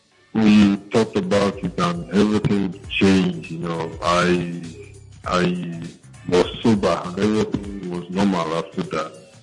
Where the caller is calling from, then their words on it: Lagos, Nigeria; Yeah, I'm calling from Lagos.